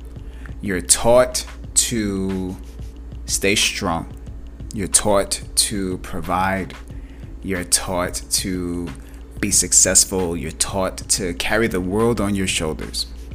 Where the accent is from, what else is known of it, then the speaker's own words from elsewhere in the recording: Bronx, New York, United States; also born or lived in Brooklyn; I grew up in the Bronx, born in Brooklyn. I'm a New York City kid.